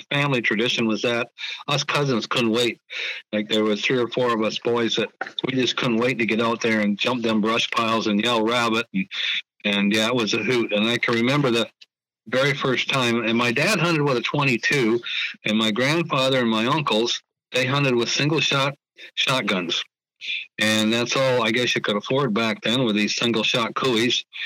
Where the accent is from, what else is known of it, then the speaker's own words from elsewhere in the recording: Saint Thomas, U.S. Virgin Islands; But also, when I'm growing up in St. Thomas, when I was that age, gullies were not cleaned out.